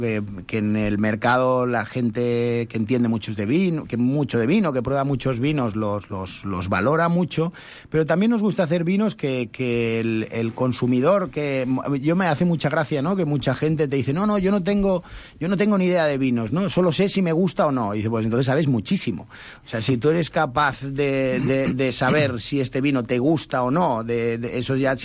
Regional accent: Castile and León, Spain; ir mucho más a mi tierra, al Bierzo, y verme más con mis amigos de allí.

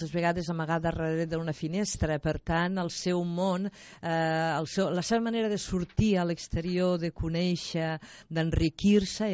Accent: Mollerussa, Catalonia, Spain; jo soc de Mollerussa

